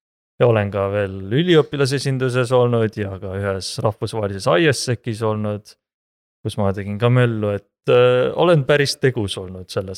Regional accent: Tartu, Tartu County, Estonia; Mina olen Tartus sündinud, Tartus õppinud ja nüüd töötan siis Tartu vallas hoopis lähteühisgümnaasiumis geograafia õpetajana. Aga olen ka samal ajal tudeng Tartu ülikoolis, olen olnud tudeng maaülikoolis

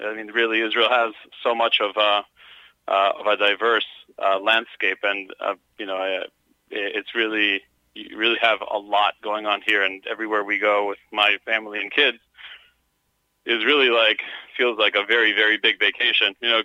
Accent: Venezuela; now in United States; I moved from Venezuela into the U.S. in 2000, and it took me 16 years to become a citizen in the States.

